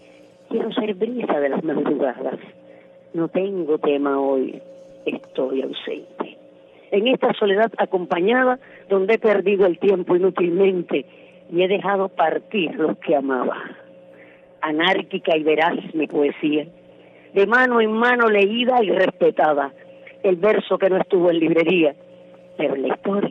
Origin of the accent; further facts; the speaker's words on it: Havana, Cuba; yo soy habanera del Cerro.